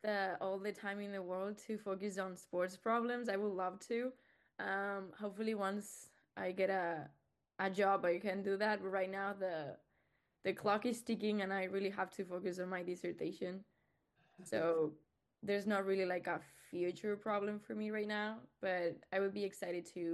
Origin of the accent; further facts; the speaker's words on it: Spain; Yeah, same. I'm from Spain, so I had no idea about the rules of football before starting the project.